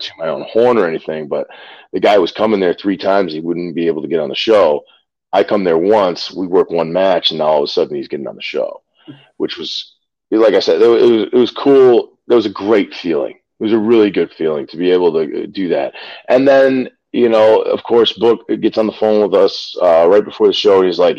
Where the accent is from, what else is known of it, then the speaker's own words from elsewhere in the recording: Chicago, Illinois, United States; I'm the guy from Chicago that is supposed to have a tryout match today.